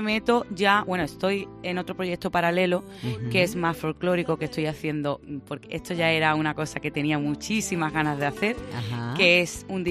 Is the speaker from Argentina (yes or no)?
no; La Línea de la Concepción, Andalusia, Spain; que es de mi pueblo, de la línea